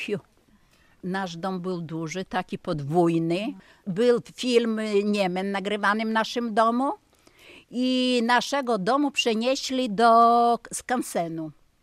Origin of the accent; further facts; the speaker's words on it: Luka, Podlaskie Voivodeship, Poland; ja pochodzę z Luki też. Urodzona, wychowałam się od malutkiego. 20 lat mieszkałam w Luce. I jak zaczęli już wysiedlać, to ja do Białegostoku wyszłam za mąż. Jak poszłam na emeryturę, to przyjechałam tu już i do Białegostoku nie wróciłam